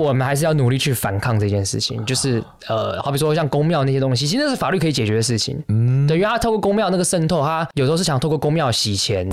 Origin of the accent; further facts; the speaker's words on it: Taiwan; 就是我们台湾人到底有没有这个意志不接受中国统治的